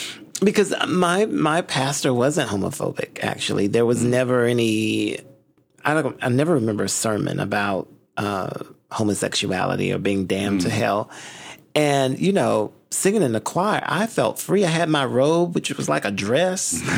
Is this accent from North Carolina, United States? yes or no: yes; Hickory, North Carolina, United States; I'm from Hickory.